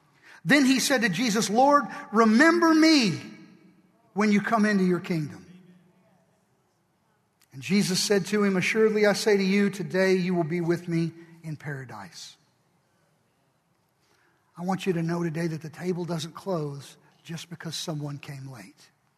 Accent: Kentucky, United States; But we like UK. We're from Kentucky. We can do that.

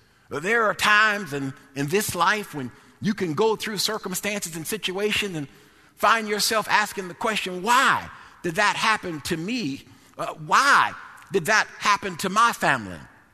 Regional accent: East Coast, United States; I'm from the East Coast, and over there, you know, we always spent Sundays at the Atlantic Ocean.

